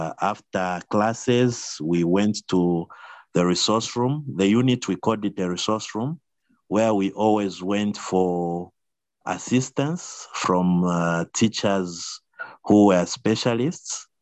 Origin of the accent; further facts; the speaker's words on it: Copperbelt, Zambia; I grew up on the Copper Belt, did my basic education in a visually impaired school called Lion School for the Blind in Dola.